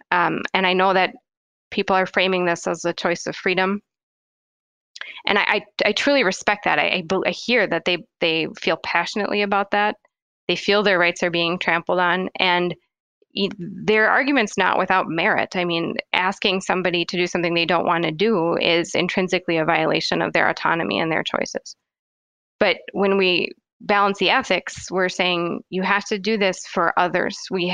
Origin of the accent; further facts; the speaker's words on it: United States; But when I frame my thinking as an American, I think there's some pivotal things that, you know, were well before my time.